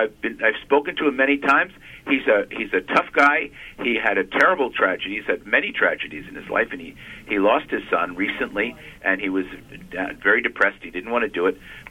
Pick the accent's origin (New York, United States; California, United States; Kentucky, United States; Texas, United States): New York, United States; Queens; I grew up in Queens, New York. Donald Trump lived about less than a half a mile from where I live.